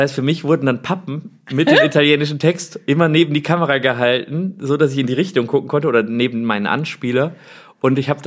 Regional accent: Bonn, North Rhine-Westphalia, Germany; born there; Spielt in Bonn, meiner Geburtsstadt

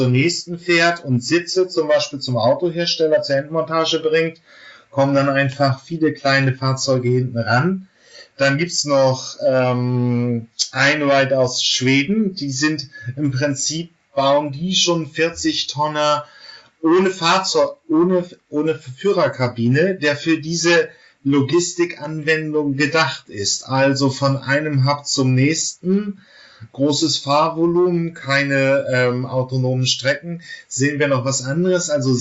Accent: Germany; Aber da muss ich jetzt natürlich als Deutscher dann wirklich immer noch dieses Standardargument bringen.

